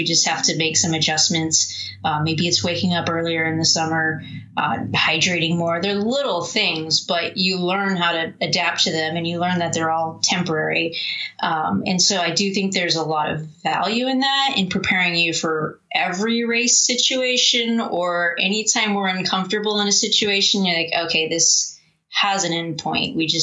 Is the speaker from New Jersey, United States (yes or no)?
no; San Diego, California, United States; also born or lived in Arizona / Rochester Hills; now in Charlevoix, United States; I think I moved to Michigan from, I grew up in San Diego, went to school at Arizona State. So Michigan was a huge change. Lived in Rochester Hills